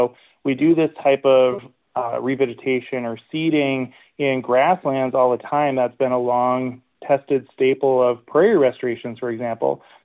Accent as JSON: {"language": "English", "region": "Minnesota", "country": "United States", "said": "So I'm from Minnesota originally, and so I spent a lot of time outdoors."}